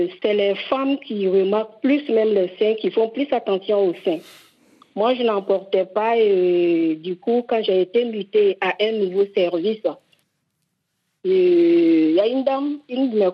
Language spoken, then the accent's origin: French; Côte d’Ivoire; je suis Ami de la Côte d'Ivoire.